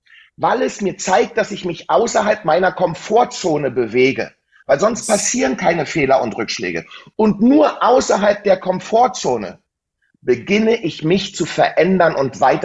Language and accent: German; eastern Germany, Germany; weil ich bin ja aus dem Osten, also aus der ehemaligen DDR